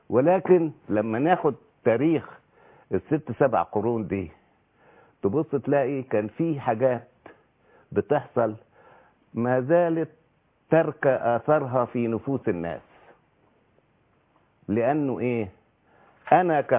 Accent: Egypt; ما تبصليش على اني قبطي، بصلي على اني مصري.

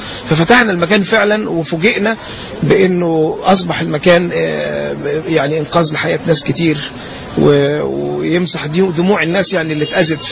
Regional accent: Egypt

